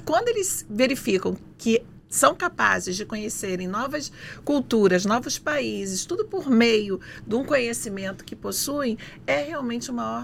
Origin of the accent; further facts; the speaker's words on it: Duque de Caxias, Rio de Janeiro, Brazil; ela é moradora da minha cidade, da minha terra natal, Duque de Caxias.